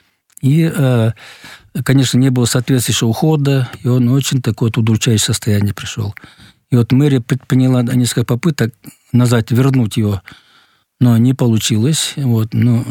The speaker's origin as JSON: {"language": "Russian", "region": "Bishkek", "country": "Kyrgyzstan", "tie": "born or raised there", "said": "Я сам родился в Бишкеке, жил недалеко от этого павильона."}